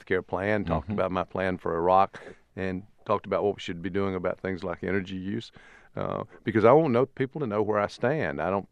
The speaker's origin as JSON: {"language": "English", "region": "South Carolina", "country": "United States", "tie": "born there", "said": "And in South Carolina, I was born in South Carolina, won the South Carolina primary in 2004"}